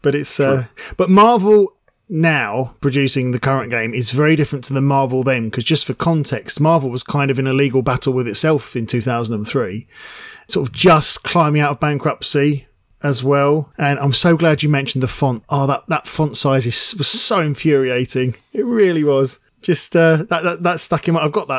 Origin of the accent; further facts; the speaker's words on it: United Kingdom; And I know I'm British